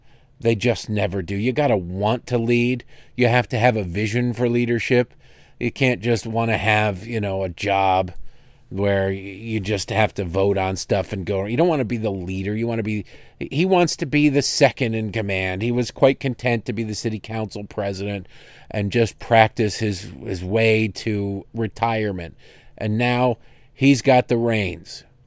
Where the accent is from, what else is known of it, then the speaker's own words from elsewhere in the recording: Detroit, Michigan, United States; It's in my hometown of Detroit.